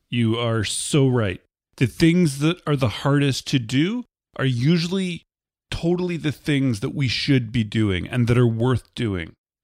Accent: Canada; I'm from Canada

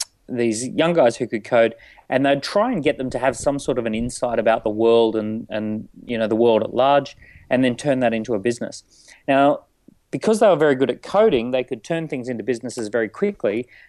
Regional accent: Australia; moved away as an adult; now in London, United Kingdom; I'm Australian by birth. My background is building businesses in Australia. Yep. I moved to London about 9-10 years ago in 2006

